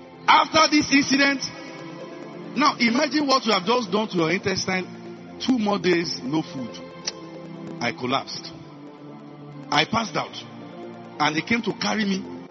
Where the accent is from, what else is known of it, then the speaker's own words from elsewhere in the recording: Nigeria; And I came from Nigeria.